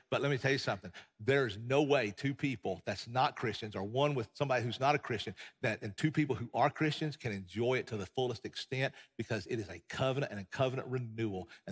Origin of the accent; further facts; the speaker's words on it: Appalachia, United States; We come from the Appalachian Mountains. We should be running moonshine, not preaching the gospel.